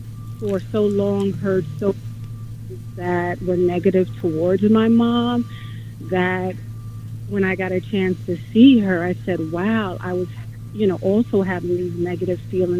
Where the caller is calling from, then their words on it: Westchester, New York, United States; from Westchester.